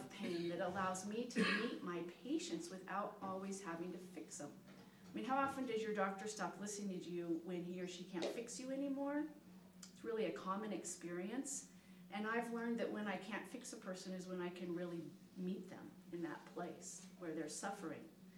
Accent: Everett, Washington, United States; but we are from Everett, Washington, so we're close by.

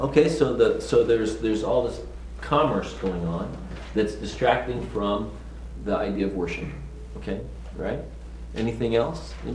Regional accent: the South, United States; You'll have to forgive me. I'm from the South, and I'm just now starting to warm up a little bit

